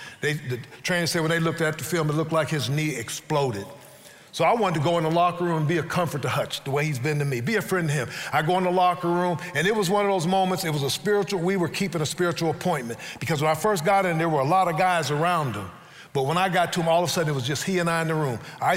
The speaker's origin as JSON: {"language": "English", "town": "Youngstown", "region": "Ohio", "country": "United States", "tie": "born or raised there", "said": "I grew up in Youngstown, Ohio, and I had a desire to know who Jesus was"}